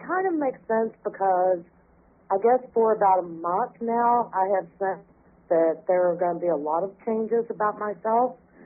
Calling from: Lewisville, Texas, United States; I'm from Lewisville, Texas. It's near Dallas.

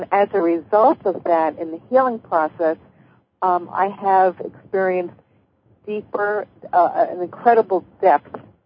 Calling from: Olympia, Washington, United States; Washington, Olympia area.

